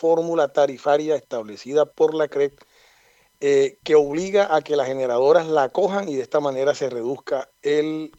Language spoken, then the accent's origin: Spanish; Caribbean Region, Colombia; somos ciudadanos colombianos, somos caribeños